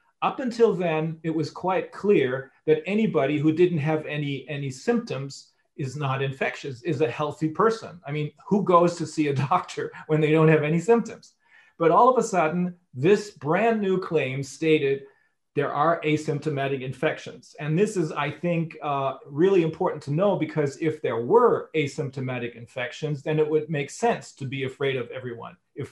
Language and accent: English; Bremen, Germany; My sister is a nurse in one of the major hospitals in my hometown of Bremen.